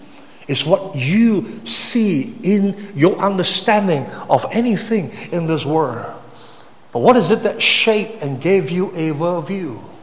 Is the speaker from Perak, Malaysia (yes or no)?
yes; Ipoh, Perak, Malaysia; Just because, you know, I was from Ipoh, I spoke Cantonese.